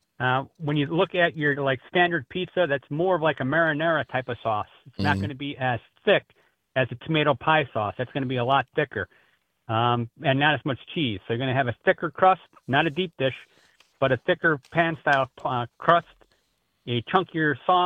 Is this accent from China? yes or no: no; Chicago, Illinois, United States; I'm from Chicago, so I get it.